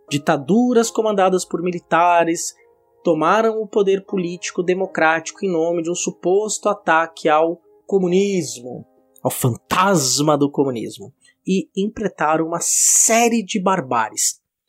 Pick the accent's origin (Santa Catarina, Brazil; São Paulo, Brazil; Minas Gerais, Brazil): São Paulo, Brazil; Praia Grande; eu sou originário da cidade de Praia Grande, que fica no litoral de São Paulo. Uma das várias cidades chamadas Praia Grande nesse Brasil, mas no caso a minha Praia Grande é o litoral de São Paulo.